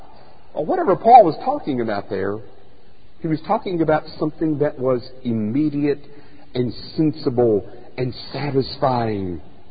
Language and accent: English; Alabama, United States; Now, I grew up in North Alabama.